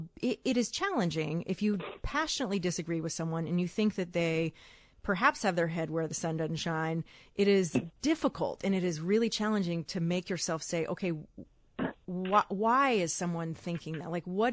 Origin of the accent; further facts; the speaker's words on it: the South, United States; I'm from the South. And so that is particularly, that bothers me because there's a wide range of people in the South